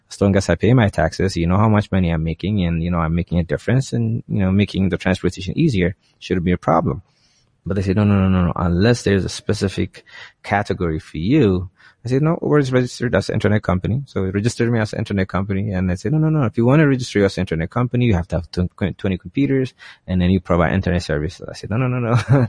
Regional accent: United States; I said, no, I grew up in the States and I have nothing.

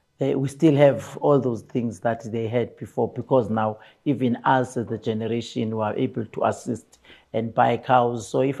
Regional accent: Engcobo, Eastern Cape, South Africa; born and bred in Eastern Cape in an area called Engobo.

